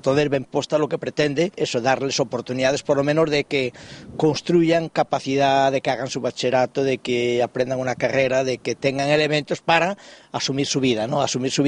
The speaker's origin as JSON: {"language": "Spanish", "region": "Galicia", "country": "Spain", "moved": "yes", "lives_now": "Colombia", "said": "Yo siempre digo que soy gallego, español de nacimiento y colombiano por opción de vida. Llegamos a Colombia con el Circo de los Muchachos hace 38 años."}